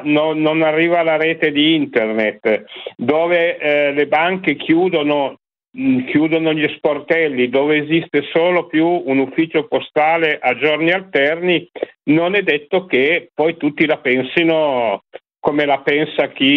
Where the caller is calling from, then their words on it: Piedmont, Italy; Sono dal Basso Monferrato.